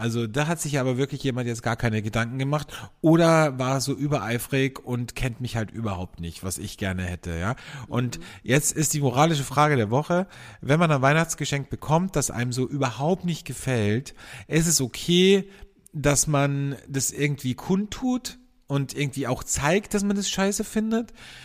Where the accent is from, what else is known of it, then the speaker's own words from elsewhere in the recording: Austria; bei uns in Österreich